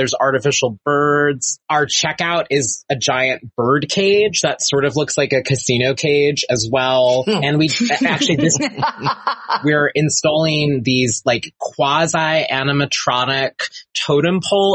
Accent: New York, United States; I grew up on Long Island where it's set. My mom lives out east on the island

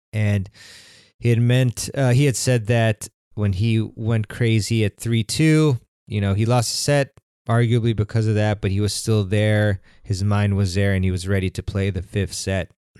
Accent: United States; I'm American, but I prefer to say football.

